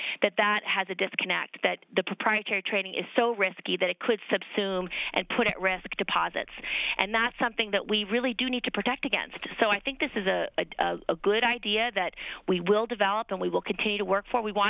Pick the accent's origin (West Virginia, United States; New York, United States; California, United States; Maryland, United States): New York, United States; Albany; But, you know, I grew up in Albany, New York. I lived in New York City for over 10 years.